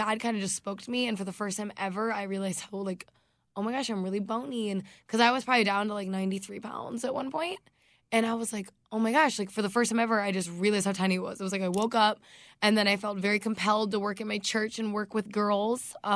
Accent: North Carolina, United States; moved away; And like, so I moved from North Carolina to Minnesota.

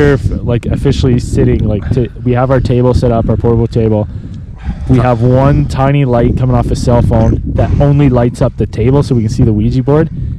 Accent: Canada; That's just, you know, politeness. We're Canadian.

